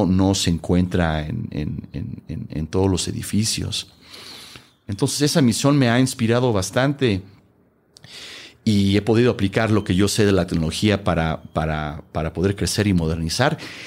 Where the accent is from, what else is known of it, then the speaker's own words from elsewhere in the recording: Los Angeles, California, United States; Yo soy parte mexicano, parte peruano, nacido en Los Ángeles, crecí ahí.